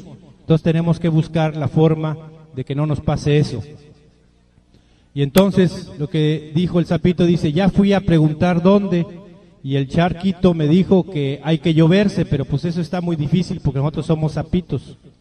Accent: Chiapas, Mexico; Nosotros venimos de Chiapas, que es también parte de México.

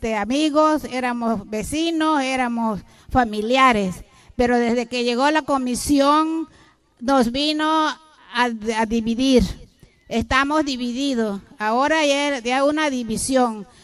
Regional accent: Cacahuatepec, Guerrero, Mexico; soy de Cacahuatepec.

